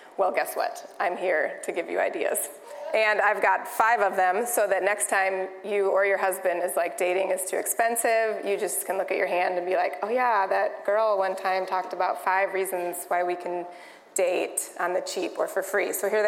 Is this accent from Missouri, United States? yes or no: no; Chicago, Illinois, United States; I'm from Chicago, so like 50 degrees, that's still nice weather, you guys.